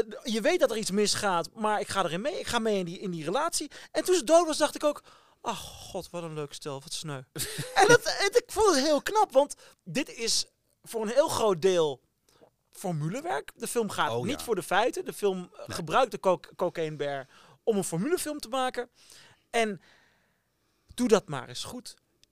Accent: Oldenzaal, Overijssel, Netherlands; ik kom uit Oldenzaal.

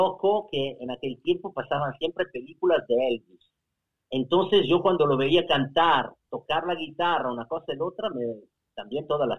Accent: Italy; Spanish is a second language; yo soy italiano, nací en Italia y vivo en Italia.

